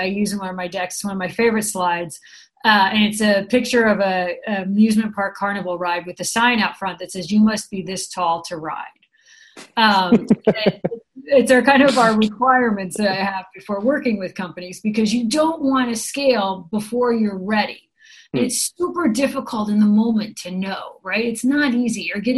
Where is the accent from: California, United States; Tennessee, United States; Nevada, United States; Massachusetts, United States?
California, United States; San Francisco; So originally I'm from San Francisco. This is not a Dutch accent.